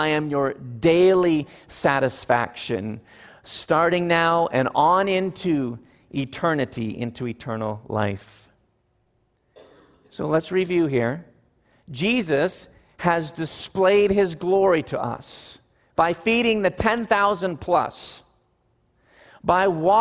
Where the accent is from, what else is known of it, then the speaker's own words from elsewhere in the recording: Canada; I'm Canadian myself